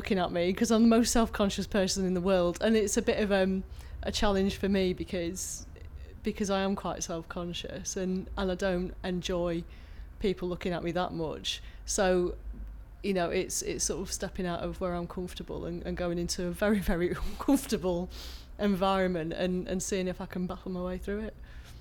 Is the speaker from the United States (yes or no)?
no; Blackpool, North West England, United Kingdom; born there; My background is I was born in Blackpool, so I'm not a Sangroan, because my dad's from Blackpool, but my mum's from Manchester.